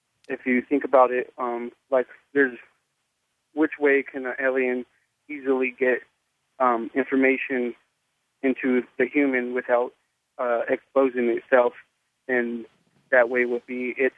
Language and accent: English; California, United States; from California.